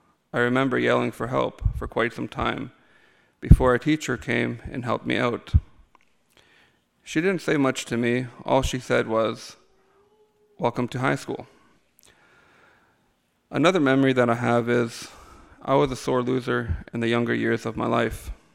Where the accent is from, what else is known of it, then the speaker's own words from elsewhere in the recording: Leamington, Ontario, Canada; also born or lived in Cuauhtémoc, Mexico; I was born in Cuauhtémoc, Chihuahua. I was 2 years of age before we came here to the Leamington area.